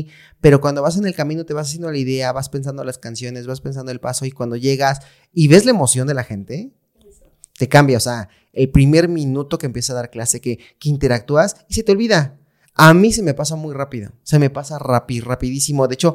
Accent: Puebla, Mexico; en Puebla, nosotros somos de Puebla

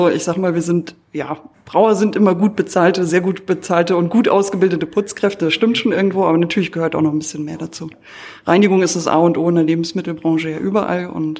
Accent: Finsterwalde, Brandenburg, Germany; Also das Praktikum ist in meiner Heimatstadt gewesen, in Finsterwalde.

